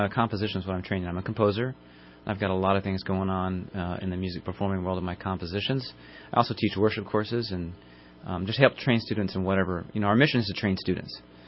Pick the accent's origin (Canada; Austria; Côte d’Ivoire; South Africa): Côte d’Ivoire; born or raised there; also born or lived in Texas; now in United States